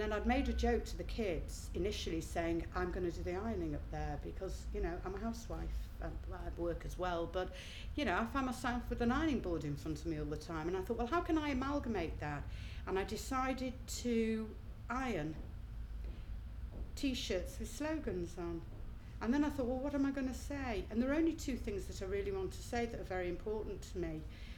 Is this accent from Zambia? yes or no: no; Manchester, North West England, United Kingdom; also born or lived in London; now in Liverpool, United Kingdom; I'm 51, and I'm from Liverpool. Okay. I live there, but I'm originally from Manchester. And I lived in London for about 18 years.